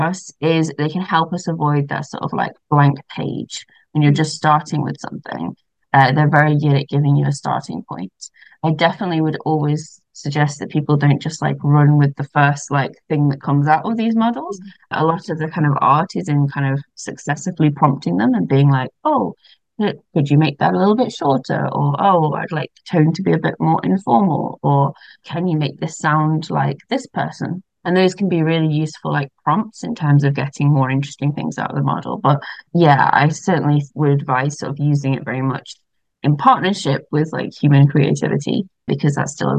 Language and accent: English; Ireland; and I'm Irish myself, and I'm like, well, that's not necessarily an Irish person